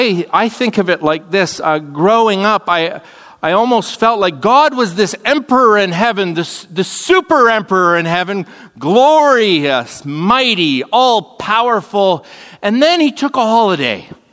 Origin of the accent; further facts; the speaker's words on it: Canada; I was telling him, you know, I come from Canada